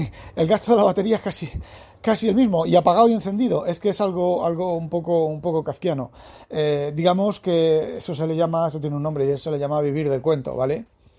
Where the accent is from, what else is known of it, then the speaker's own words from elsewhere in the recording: Spain; Soy español